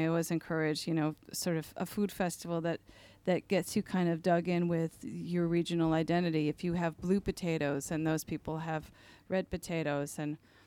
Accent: New York, United States; I'm from the United States, and I come from the Hudson Valley, and we have … we have, you know, these great mountains, and we have the Adirondacks

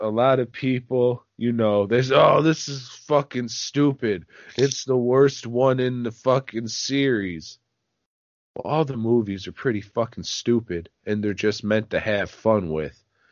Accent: Chicago, Illinois, United States; Yeah, I know, but I'm from Chicago, so I know how to say it.

